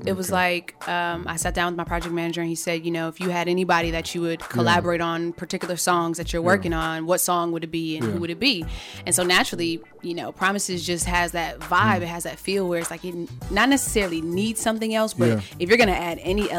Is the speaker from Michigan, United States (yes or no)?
no; New York, United States; now in Nashville, United States; I'm actually from New York, but I live here now.